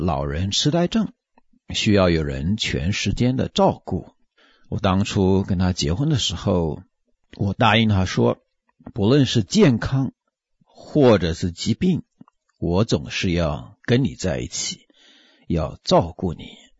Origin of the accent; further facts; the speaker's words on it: Taiwan; 我们台湾人常讲的你吃饱了没有